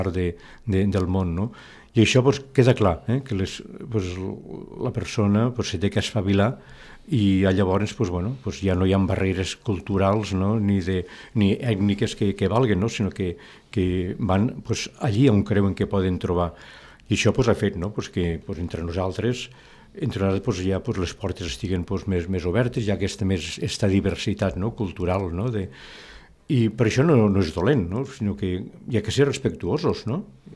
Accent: Tortosa, Catalonia, Spain; Jo soc natural de Tortosa mateix, de les Terres de l'Ebre. I bueno, tota la meva família, pues, tots són d'aquí.

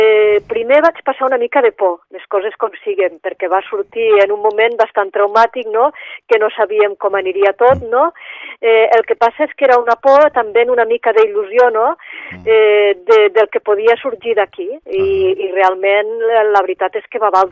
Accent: Tortosa, Catalonia, Spain; also born or lived in Girona; now in Tarragona, Spain; jo vaig néixer a Girona, perquè fa tota la família materna és d'allí de Girona, no? El que passa és que en mesets ja em van portar cap a Tortosa, és a dir, que pràcticament sóc filla de Tortosa.

